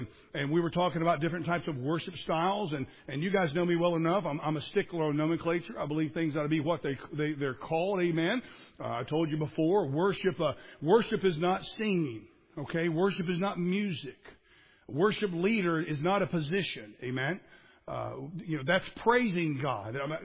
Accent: United States; I come from the States.

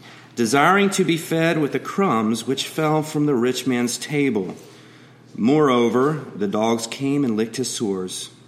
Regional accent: Roanoke, Virginia, United States; I'm from Roanoke, Virginia area.

